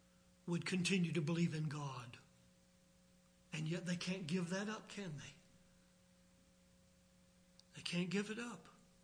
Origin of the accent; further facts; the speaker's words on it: Virginia, United States; I remember I didn't grow up around sheep, but growing up in Virginia, we had plenty of hogs. Everybody raised hogs, it seemed, and I even worked in a hog slaughter plant as a kid.